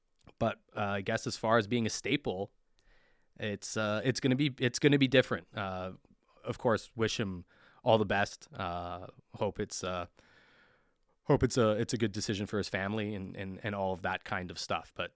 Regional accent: North Vancouver, British Columbia, Canada; so I grew up in Vancouver. I guess more specifically North Vancouver, but I grew up in the area.

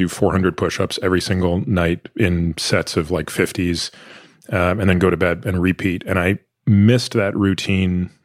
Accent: Toronto, Ontario, Canada; I grew up in Toronto.

